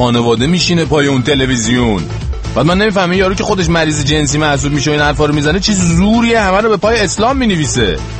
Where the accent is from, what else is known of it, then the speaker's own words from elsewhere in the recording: Iran; moved away; من چند وقت آقا از ایران اومدم بیرون،